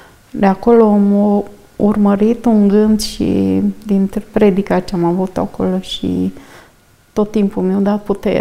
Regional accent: Dârlos, Sibiu County, Romania; Eu sunt din Drlos, din comuna Drlos

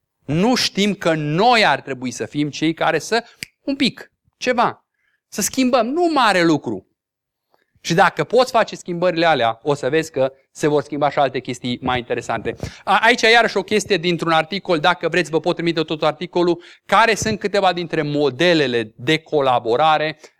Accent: Romania; una dintre marile greșeli ale noastre ca oameni și ale noastre ca români.

